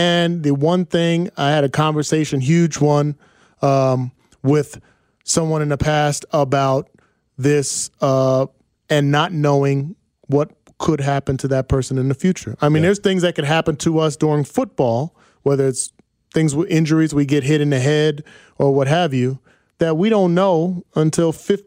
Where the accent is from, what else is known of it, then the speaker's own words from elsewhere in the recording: New Jersey, United States; Like, I'm from Jersey, son. We got bars. We grow up with bars.